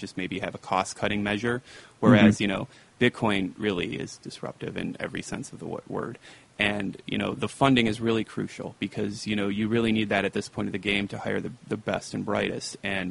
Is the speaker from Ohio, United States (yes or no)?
no; Michigan, United States; this is a little bit too Michigan-centric, because, you know, that's my home state, and I love it still